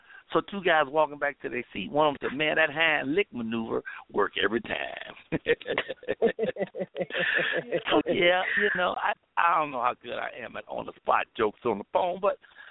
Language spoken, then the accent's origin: English; Chicago, Illinois, United States; Y'all know I'm from Chicago, Southside, Robert Telehome, 4352 South State, apartment 909